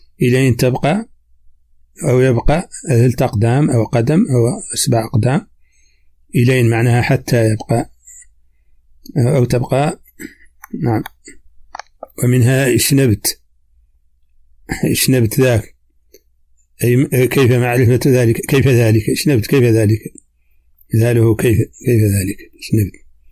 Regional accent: Mauritania; accent: Hassaniya; هذه ترجمة كلمات من لهجتنا الحسانية

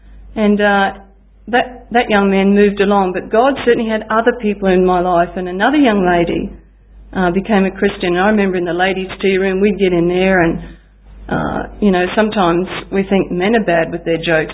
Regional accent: Maryborough, Queensland, Australia; born there; I was born in Maryborough in Queensland, which is about 4 hours drive up from Brisbane, for any of those who are not sure where that is.

